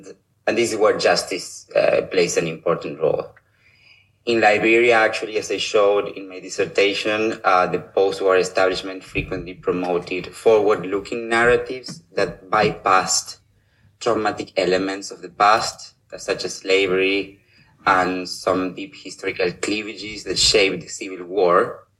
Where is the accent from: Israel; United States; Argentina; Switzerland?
Argentina; English is a second language; I'm originally from Argentina.